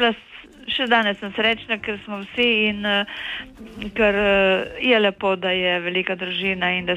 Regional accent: Prekmurje, Slovenia; born there; jaz sem rojena v Prekmorju in pri nas je bilo 7 otrok in jaz sem bila najstarejša.

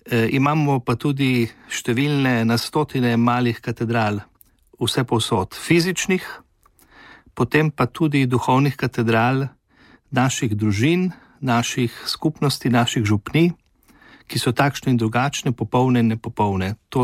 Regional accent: Ajdovščina, Gorizia, Slovenia; tudi sam sem primorc iz Ajdovščine doma

